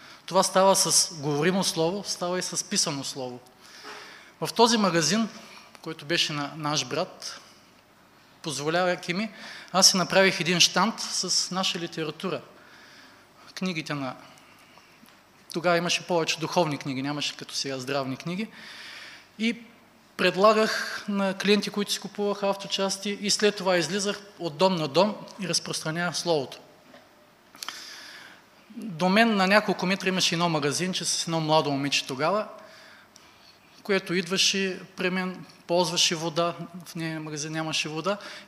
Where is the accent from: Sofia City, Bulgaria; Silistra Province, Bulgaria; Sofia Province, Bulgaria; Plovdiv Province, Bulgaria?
Silistra Province, Bulgaria; Silistra; now in Dobrich, Bulgaria; Както разбрахте, аз съм от Силистра, но сега живея в Добрич.